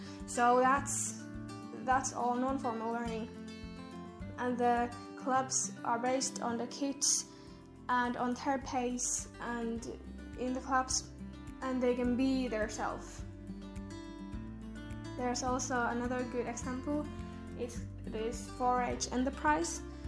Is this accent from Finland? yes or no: yes; Finland; I'm from Finland, so I'm a member of 4-H Finland.